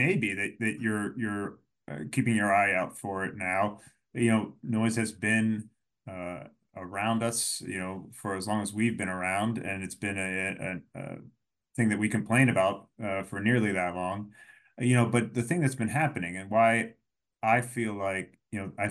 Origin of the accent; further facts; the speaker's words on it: Pittsburgh, Pennsylvania, United States; You know, I'm from Pittsburgh, and we used to have steel mills up and down the rivers there, and they've all disappeared.